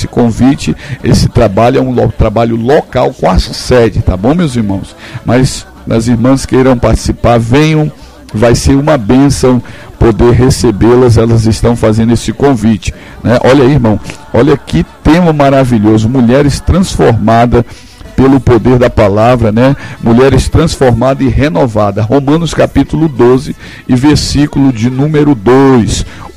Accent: Boca do Acre, Amazonas, Brazil; no Amazonas, em Boca do Acre, na minha terra natal

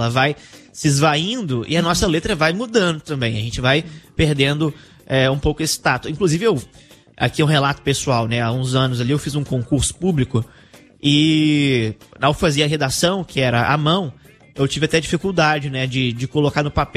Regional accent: Araguari, Minas Gerais, Brazil; Uberaba, lá em Minas Gerais. Eu sou de Araguari

